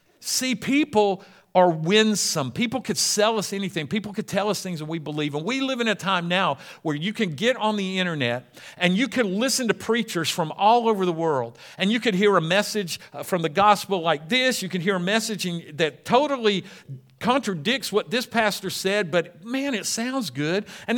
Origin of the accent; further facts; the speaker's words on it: Atlanta, Georgia, United States; I would tell people I'm not from Forest Park. I'd say, yeah, I'm from Atlanta.